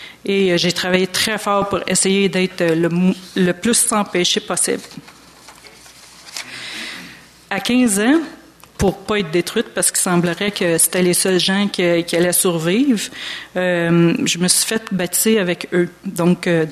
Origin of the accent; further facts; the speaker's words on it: Montreal, Quebec, Canada; also born or lived in South Shore; Je suis originaire de Montréal, où j'ai vécu jusqu'à l'âge de 12 ans, et par la suite, majoritairement, sur la rive sud.